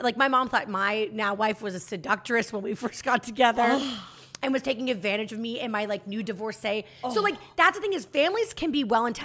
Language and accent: English; New York, United States; because we're from New York, right? So we would be around Boston visiting my parents, and it's like a 6-hour drive back.